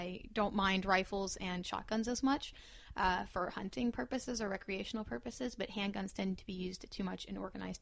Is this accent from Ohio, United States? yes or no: no; Kentucky, United States; Well, I'm from Kentucky, and we tend to be something called Blue Dog Democrats